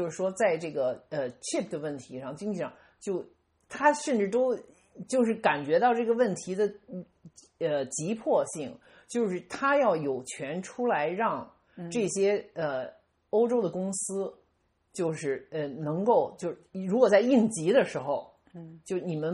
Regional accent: China; 我们作为中国是我们的故乡什么的，

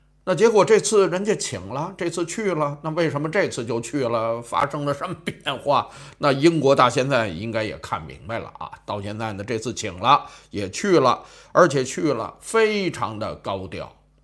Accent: Taiwan; 你是我们台湾人

